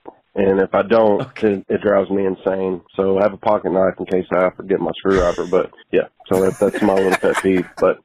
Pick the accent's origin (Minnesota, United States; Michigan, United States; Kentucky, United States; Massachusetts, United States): Kentucky, United States; I'm from South Central Kentucky.